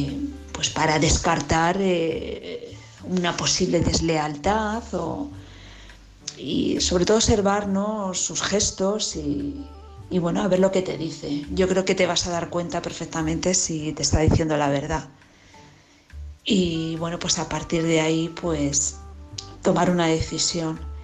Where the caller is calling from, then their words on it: Madrid, Community of Madrid, Spain; de Madrid.